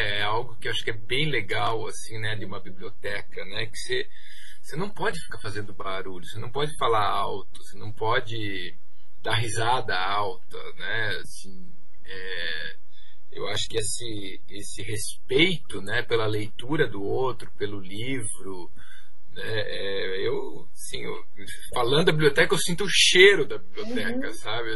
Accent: Santa Catarina, Brazil; Eu vim do interior de Santa Catarina e lá, assim, na minha cidade, tinha uma salinha

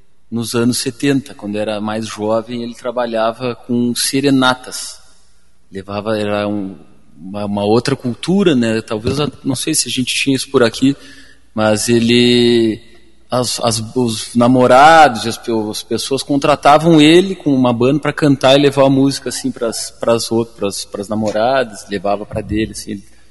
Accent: Rio Grande, Rio Grande do Sul, Brazil; moved away as an adult; now in Curitiba, Brazil; Eu nasci na Praia do Cassino, na cidade do Rio Grande, Rio Grande do Sul.

